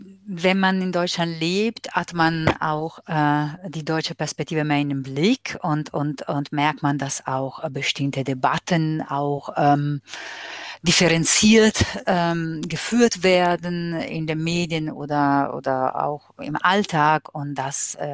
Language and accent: German; Italy; German is a second language; now in Germany; Also wir leben anders, wir sind mehr, vielleicht lockerer, können mehr das Leben genießen